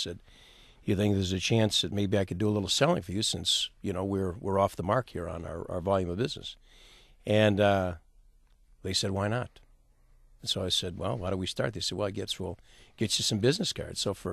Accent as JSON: {"language": "English", "town": "Warren", "region": "Michigan", "country": "United States", "tie": "born or raised there", "said": "Yeah, I grew up in Warren, Michigan, and it was one of those terrific neighborhoods where we had every nationality."}